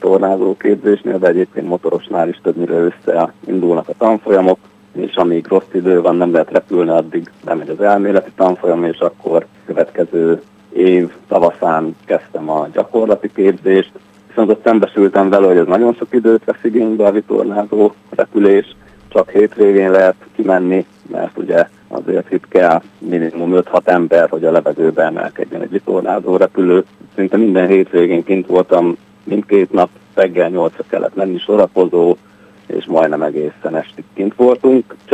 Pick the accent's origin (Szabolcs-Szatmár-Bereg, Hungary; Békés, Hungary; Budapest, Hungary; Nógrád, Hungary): Szabolcs-Szatmár-Bereg, Hungary; Nyíregyháza; Részben Nyíregyházán nőttem fel, a nagyszülőkhez oda jártunk minden hétvégén, és hogy ott Nyíregyházán nagy élet van.